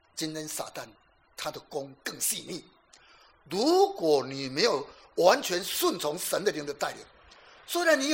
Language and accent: Chinese; Taiwan; 在台湾早期啊，农业社会，说真的，对这个真耶稣教会非常的陌生。在我的家乡，信真耶稣教会的只有我们三户而已啊。